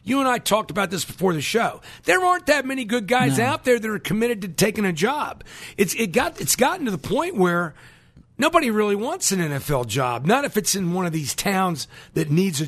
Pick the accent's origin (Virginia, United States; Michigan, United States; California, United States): Virginia, United States; So am I. I'm from Northern Virginia. I live there.